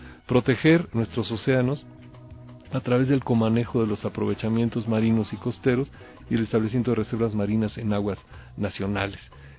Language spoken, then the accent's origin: Spanish; Mexico; sí somos mexicanos todos